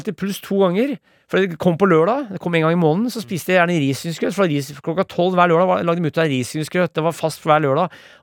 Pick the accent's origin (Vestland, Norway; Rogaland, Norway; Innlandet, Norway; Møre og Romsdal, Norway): Innlandet, Norway; Brumunddal; Det sa, vi Brumunddal. Sa det Brumunddal, ja.